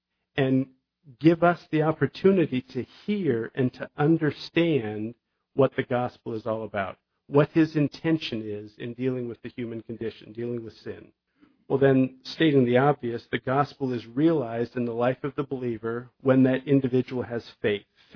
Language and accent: English; California, United States; When I was in high school, I grew up in the Jesus movement in Southern California.